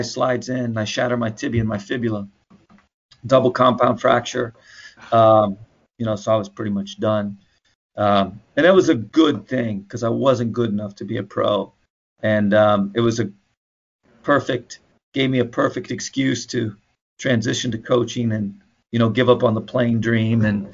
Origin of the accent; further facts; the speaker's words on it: Iowa City, Iowa, United States; But I'm from Iowa City, Big Ten camp, you know, Big Ten campus, kind of college town, and we don't have that.